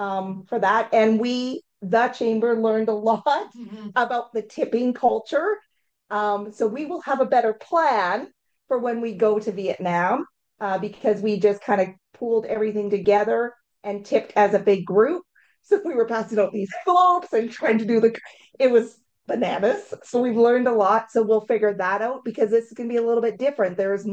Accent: Canada; look at the exchange right now, it is better as a Canadian to go and withdraw money there

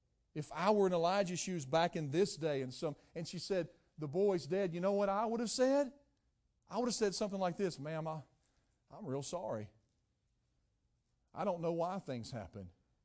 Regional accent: West Virginia, United States; I'm from West Virginia, and what that means is I'm not very smart.

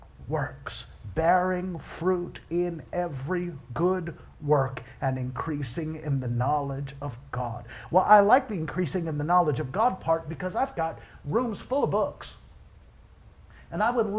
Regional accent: Newport News, Virginia, United States; I was raised in Newport News, Virginia. We didn't have to talk to anybody at Walmart.

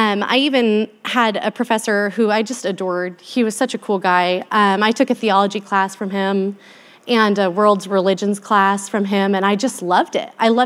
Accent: Oregon, United States; now in LC Valley, United States; I did not grow up here. I'm a transplant to the LC Valley. I grew up in Eastern Oregon on a beef production cattle ranch, 180 acres, a long ways from town.

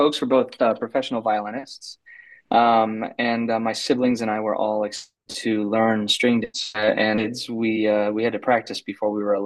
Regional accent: Midwest, United States; I was raised in the Midwest, and I arrived in San Francisco to do my master's degree at the San Francisco Conservatory of Music

